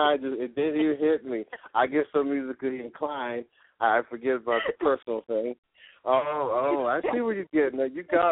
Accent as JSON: {"language": "English", "region": "Ohio", "country": "United States", "said": "Which originally I'm from Ohio, so maybe if you're from Ohio, you'll understand, you know, your homeboy out here in the South making it."}